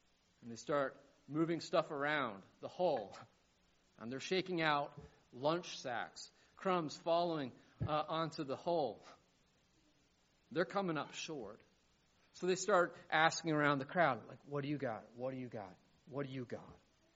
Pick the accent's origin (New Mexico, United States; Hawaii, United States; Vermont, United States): Vermont, United States; Burlington; Y'all, I'm from Burlington, Vermont, not Lewiston, Maine.